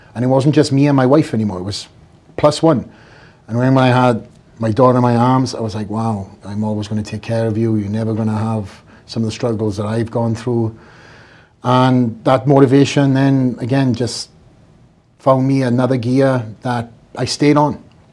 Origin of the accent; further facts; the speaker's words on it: Wales, United Kingdom; So me, obviously, being Welsh, I don't know if the viewers know that already.